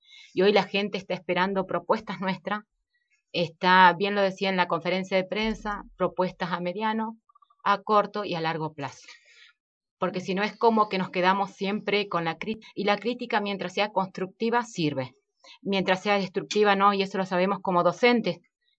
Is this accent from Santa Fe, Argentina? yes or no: no; Jacobacci, Río Negro, Argentina; Yo soy una nacida y criada en este pueblo, estudié, me recibí en mi pueblo, tengo trabajo en mi pueblo